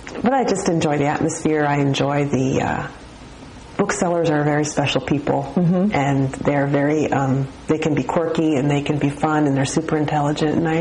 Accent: Piscataway, New Jersey, United States; They're in my hometown of Piscataway, New Jersey.

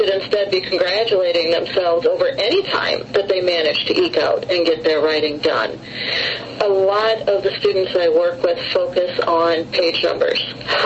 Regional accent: United States; And I thought, well, I'm American, so yes, I probably will be.

